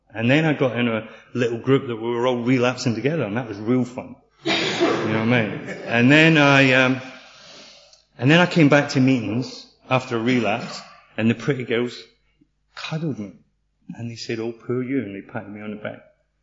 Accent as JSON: {"language": "English", "region": "Scotland", "country": "United Kingdom", "tie": "born or raised there", "said": "I was brought up just outside Glasgow, and I was brought up in the blue side, you know."}